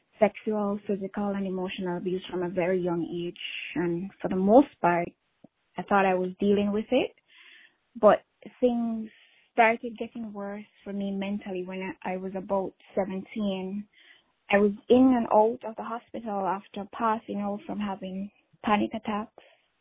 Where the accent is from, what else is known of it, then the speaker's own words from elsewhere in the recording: Florida, United States; I'm from Florida.